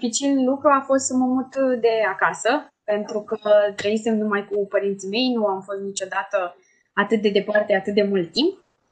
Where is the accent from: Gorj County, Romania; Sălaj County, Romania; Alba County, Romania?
Gorj County, Romania; Târgu Jiu; pentru că eu sunt din Târgu Jiu